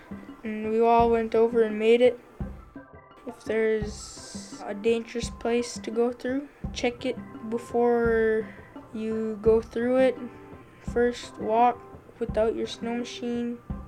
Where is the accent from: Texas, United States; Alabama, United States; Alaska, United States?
Alaska, United States; Koyuk; I'm from Koyuk, and I'm in 7th grade.